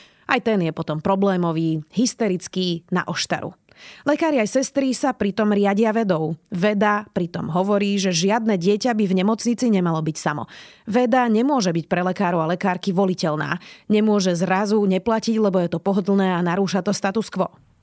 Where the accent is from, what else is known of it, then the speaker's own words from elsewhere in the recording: Bratislava, Bratislava Region, Slovakia; Rodičia boli doma v Bratislave